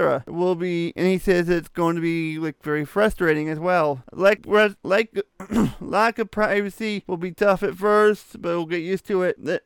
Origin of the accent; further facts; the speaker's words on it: Canada; they don't allow it up here in Canada. So we are not allowed to watch their feeds as we're Canadian.